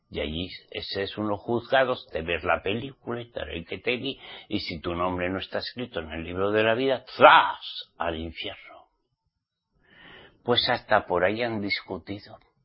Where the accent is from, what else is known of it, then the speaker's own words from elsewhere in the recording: Spain; born there; ¿Cómo soy español? ¿Ah? Al menos mi papá y mi mamá me trajeron así, en España.